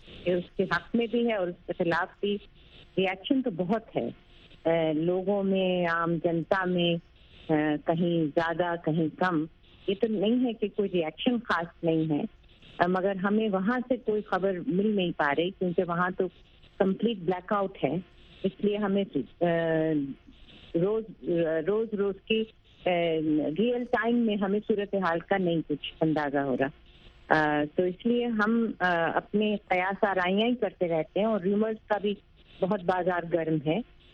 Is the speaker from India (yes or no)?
yes; Jammu and Kashmir, India; born there; میں تو کشمیر ہی کی پیدائش ہوں, میرے تو جائے پیدائش کشمیر ہے, تو میرے لیے ایک ایموشنل لنک ہے بہت کشمیر.